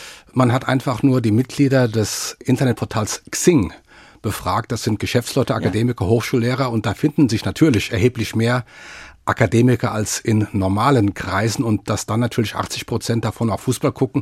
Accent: Mainz, Rhineland-Palatinate, Germany; Allerdings bin ich in Mainz aufgewachsen

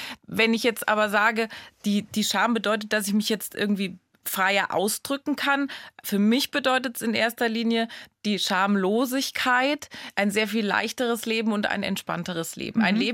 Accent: Rhineland-Palatinate, Germany; Ich komme aus der Pfalz und ich konnte den Dialekt nicht.

